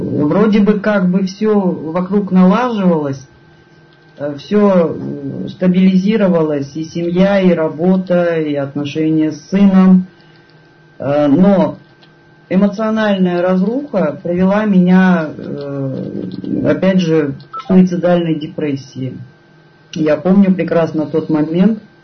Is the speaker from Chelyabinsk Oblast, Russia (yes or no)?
yes; Magnitogorsk, Chelyabinsk Oblast, Russia; Я алкоголик из Магнитогорска.